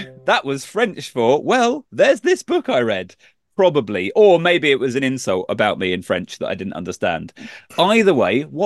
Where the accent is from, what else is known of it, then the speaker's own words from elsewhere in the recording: England, United Kingdom; I'm English, and so our upbringings.